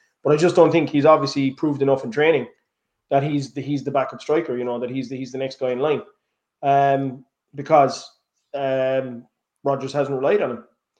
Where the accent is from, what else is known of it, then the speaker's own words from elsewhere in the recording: Ireland; being Irish myself and any Irish player that I see playing for Celtic, I want to do well.